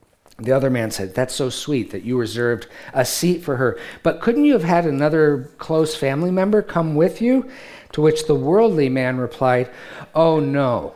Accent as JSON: {"language": "English", "town": "Detroit", "region": "Michigan", "country": "United States", "said": "I'm from Detroit, Rick. Remember that."}